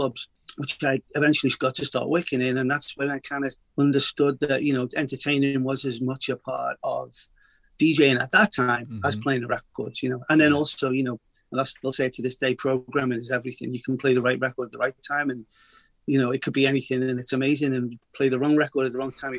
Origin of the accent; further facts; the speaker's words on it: Liverpool, North West England, United Kingdom; Growing up in Liverpool, you know, I was surrounded by music. There was a musical explosion. I grew up in the 60s, 70s.